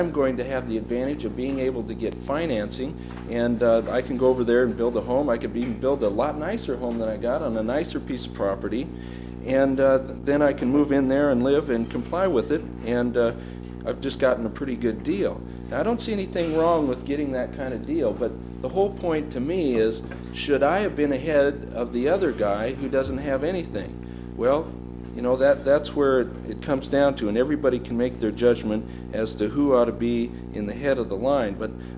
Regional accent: Alaska, United States; born there; seeing as I was born in Alaska, I'm probably going to be ahead of a lot of people

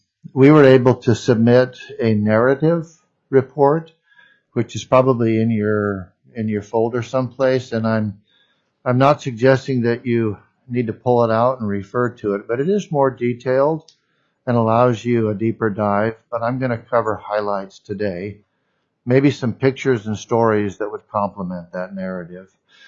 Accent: Dillingham, Alaska, United States; I was born and raised in Alaska, in the rural village of Dillingham, worked for the school system.

